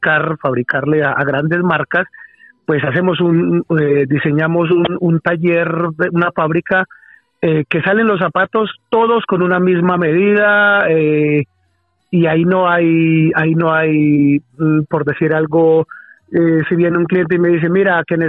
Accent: Colombia; now in Spain; o sea, me he dado cuenta yo como colombiano que aquí la gente, las personas sufren mucho con sus pies

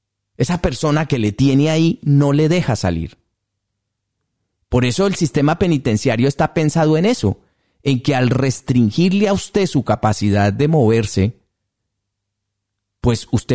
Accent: Colombia; yo no soy peruano, pero sí colombiano.

